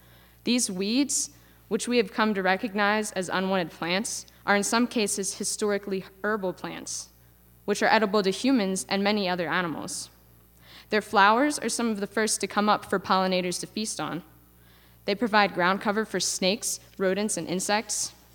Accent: Millsboro, Delaware, United States; People back in my hometown of Millsboro, Delaware, did not take seriously the impacts of what too many nutrients in the soil has the potential to do.

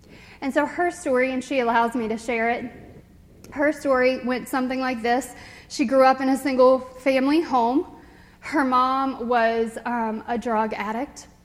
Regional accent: Elkton, United States; So I'm from a town called Elkton. Has anybody heard of Elkton? Doesn't have a great name. It's a lovely town, and I love my community. But I joke that it's very small. We have 3 stoplights and 4 last names.

